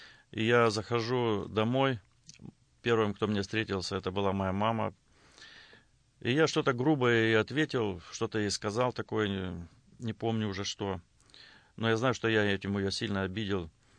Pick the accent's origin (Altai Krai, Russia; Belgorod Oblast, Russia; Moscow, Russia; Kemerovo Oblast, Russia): Altai Krai, Russia; Blagoveshchenka; now in United States; Я родился и вырос в Западной Сибири, в районном центре поселка Благовещенко. И, ну, если сказать, я вырос там в верующей семье.